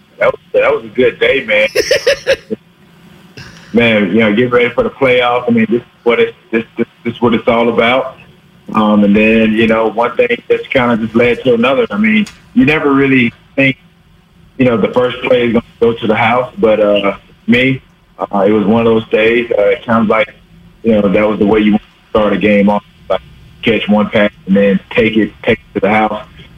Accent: the South, United States; look, man, I'm from the South. We didn't grow up drinking wine.

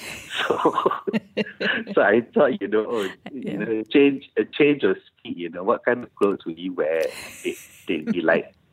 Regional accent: Malaysia; It's just the things that we all share, I think, as Malaysians. And not making a point about being Malaysian, but it's it's just things.

